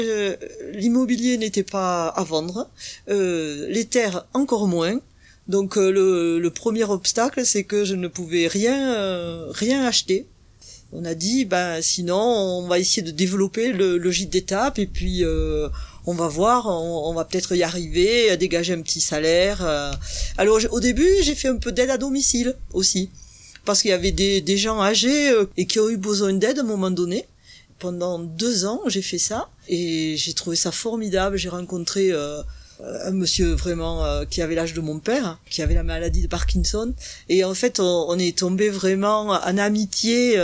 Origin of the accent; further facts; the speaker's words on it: Occitanie, France; now in Ely, France; j'ai 60 ans et j'habite à Ely, en Ariège, depuis 2003. Je suis originaire du Lot.